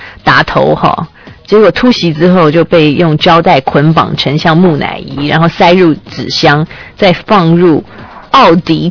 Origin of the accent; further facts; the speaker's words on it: Taiwan; 不过我们台湾人只认得BMW 跟 Mercedes-Benz